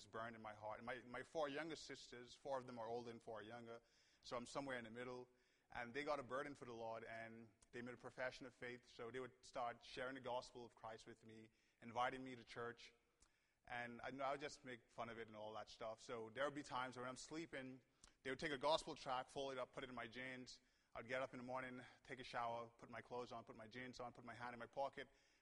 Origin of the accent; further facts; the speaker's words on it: Nassau, New Providence, Bahamas; I'm from Nassau, Bahamas. I grew up on the island all of my life, and I wasn't born or raised in a Christian home. My parents are Catholic, so I was raised Catholic.